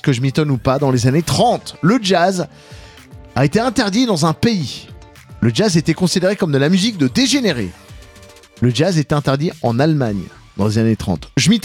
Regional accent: Grand Est, France; Alors, c'est très bien parce que, en général, les jobs de rêve, ils sont pas chez nous en Alsace, là.

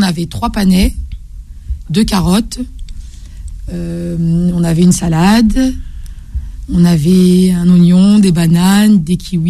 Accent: El Jadida, Casablanca-Settat, Morocco; Marocaine. Alors moi d'El Jadida

